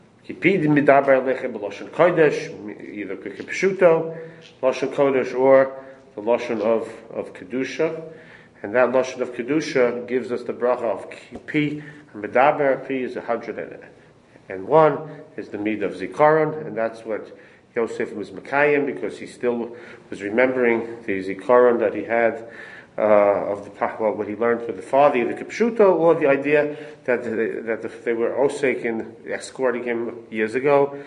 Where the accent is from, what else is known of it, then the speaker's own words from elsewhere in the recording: United States; Centimeters? I'm not from the metric system. I'm an American.